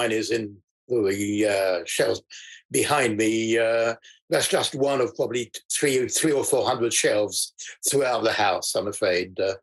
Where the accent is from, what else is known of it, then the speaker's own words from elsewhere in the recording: France; also born or lived in London; So I was brought up in France, actually.